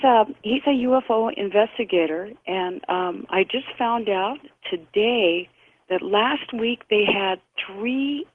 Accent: El Paso, Texas, United States; born there; also born or lived in New Mexico; And because I was born in El Paso, Texas, you can imagine, I mean, we had a home up in Roswell. We had friends in Roswell. We lived in Ruidoso and Cloudcroft

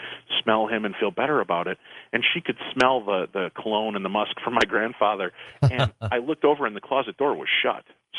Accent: Medinah, Illinois, United States; here I grew up in Medina, Illinois, which is a suburb 22 miles west of Chicago.

